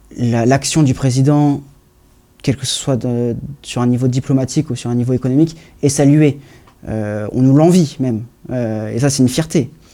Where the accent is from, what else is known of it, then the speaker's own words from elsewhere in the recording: France; En tant que bon Français, on a toujours ce complexe d'infériorité